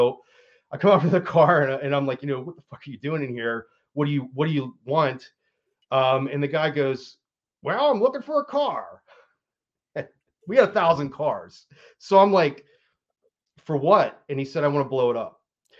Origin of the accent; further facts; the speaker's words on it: Pittsburgh, Pennsylvania, United States; I'm from Pittsburgh, man.